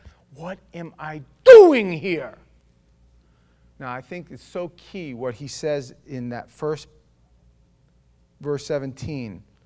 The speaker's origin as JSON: {"language": "English", "region": "New York", "country": "United States", "said": "I come from New York. We don't do that prejudice thing in New York."}